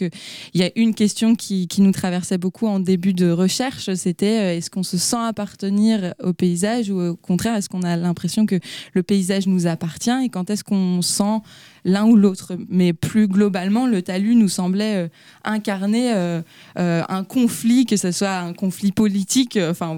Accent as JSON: {"language": "French", "town": "Carhaix-Plouguer", "region": "Brittany", "country": "France", "said": "moi je suis originaire de Carré-Plouguer."}